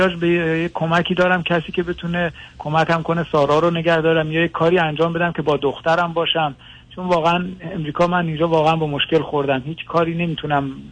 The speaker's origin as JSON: {"language": "Persian", "country": "Iran", "said": "خاطر اینکه ما ایرانی هستیم ویزا ندادن"}